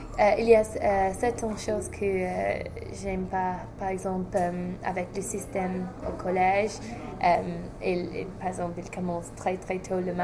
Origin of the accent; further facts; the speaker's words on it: England, United Kingdom; French is a second language; je suis anglaise